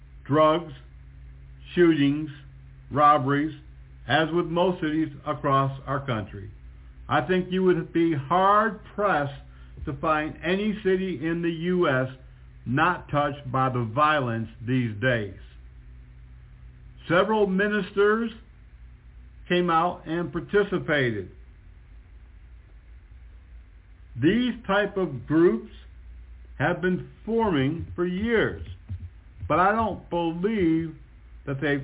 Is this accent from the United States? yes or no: yes; Connecticut, United States; by the way, that's my home state, and Hartford is the capital of Connecticut